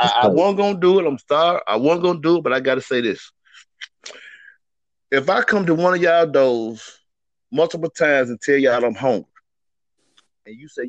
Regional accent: Columbia, Mississippi, United States; I campaign where I'm from Columbia, Mississippi, a nice little town out there far from Mississippi State.

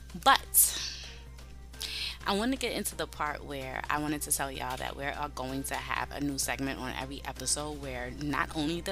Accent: Brooklyn, New York, United States; Because I know that I'm from Brooklyn. And I know that if I was to get off the train in East New York or the Sty

